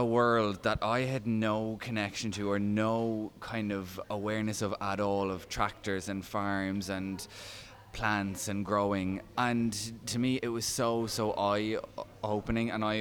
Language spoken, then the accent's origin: English; Drogheda, County Louth, Ireland; I mean, I grew up in Drogheda, Ireland's largest town